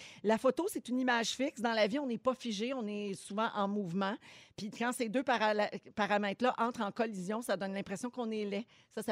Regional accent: Quebec, Canada; Et ça se passe ici, chez nous, au Québec.

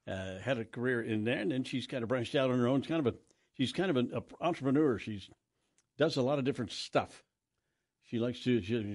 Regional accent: United States; Looking back to when I was a child growing up in America, they used to bring out the new car models

